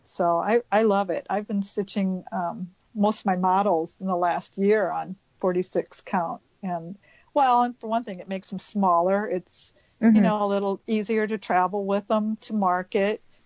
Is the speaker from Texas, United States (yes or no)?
no; Moline, Illinois, United States; moved away; I'm from Moline. But I've lived in Arizona now just 30 years.